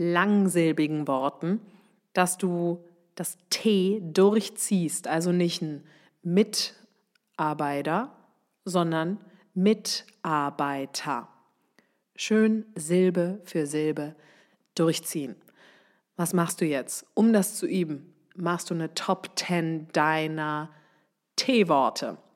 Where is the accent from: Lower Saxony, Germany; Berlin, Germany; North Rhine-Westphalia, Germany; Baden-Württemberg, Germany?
Baden-Württemberg, Germany; accent: Swabian; Also bin ich regional unterwegs, natürlich packe ich da meinen Dialekt aus. Da bitte ganz tiefes, breites Schwäbisch.